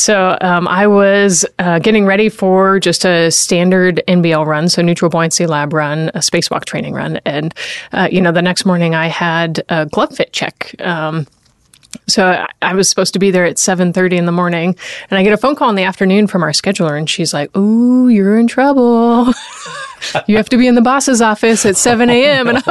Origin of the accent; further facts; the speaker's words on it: Colorado, United States; And growing up in Colorado, you know, right there next to the Air Force Academy, the Air Force pilot, that all seemed like the right direction to go.